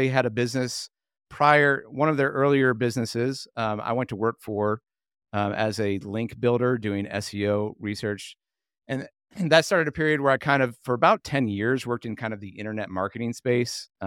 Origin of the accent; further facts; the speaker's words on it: Kentucky, United States; I grew up here in Northern Kentucky with met my wife through the ministry of Young Life.